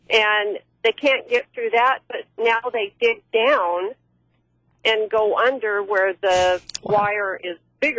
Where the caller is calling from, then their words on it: Issaquah, Washington, United States; Issaquah.